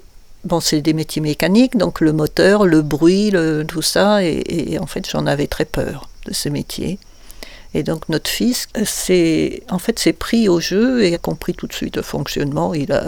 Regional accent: Chartres, Centre-Val de Loire, France; born there; also born or lived in Auvergne / Cévennes; Je suis née à Chartres. Chartres, c'est la Beauce, hein, donc c'est très loin de ce terroir ici.

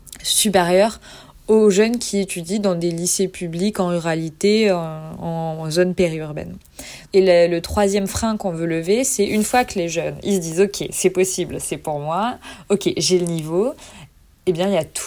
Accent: Saint-Saturnin-de-Lucian, Occitanie, France; j'ai 22 ans. Je suis originaire de Saint-Saturnin-de-Lucian. Je viens d'une famille de viticulteurs.

